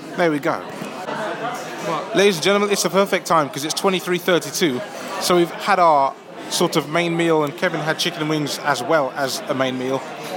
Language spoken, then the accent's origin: English; London, United Kingdom; Me, I'm boring from London.